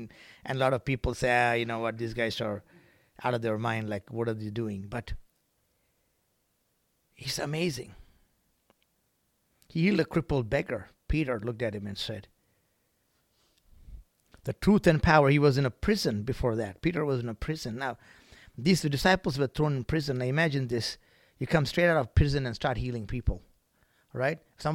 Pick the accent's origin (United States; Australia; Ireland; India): India; English is a second language; And I'm from India. He's from Africa. And we became brothers, right?